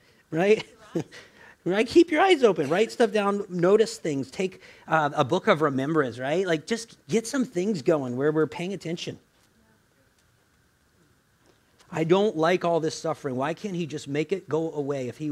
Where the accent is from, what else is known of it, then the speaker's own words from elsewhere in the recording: the South, United States; Where I come from, this means yes. Yeah, I'm from the South.